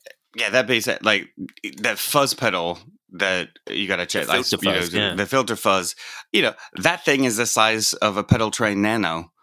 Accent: United States; maybe this is different because I grew up in the States and stuff

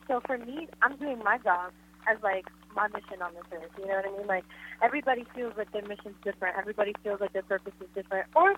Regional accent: Florida, United States; Florida is my home state, so I was personally affected in probably a greater way

